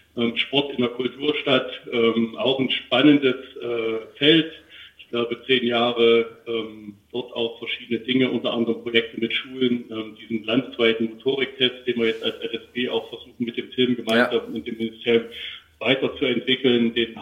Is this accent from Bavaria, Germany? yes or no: no; Weimar, Thuringia, Germany; Ich komme von Hause aus Weimar, bin da auch groß geworden